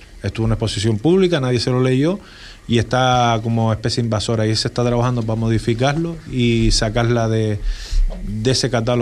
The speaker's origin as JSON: {"language": "Spanish", "region": "Canary Islands", "country": "Spain", "said": "como buen majorero intento meter la cabeza en todos lados"}